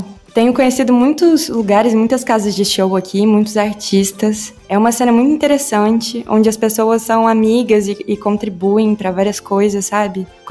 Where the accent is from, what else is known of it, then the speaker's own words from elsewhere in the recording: Uberlândia, Minas Gerais, Brazil; moved away as an adult; now in Belo Horizonte, Brazil; Eu nasci e fui criada em Uberlândia e me mudei para Belo Horizonte em 2022. Esse ano completa 2 anos que eu tô aqui.